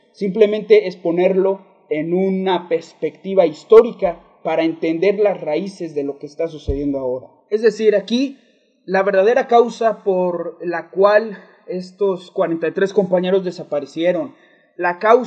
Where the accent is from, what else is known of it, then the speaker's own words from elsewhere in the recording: Mexico; como mexicanas y mexicanos tenemos que movilizarnos conscientemente